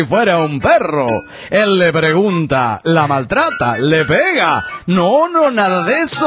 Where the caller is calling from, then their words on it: Lima, Peru; de Lima, Perú, desde la Hermalandia.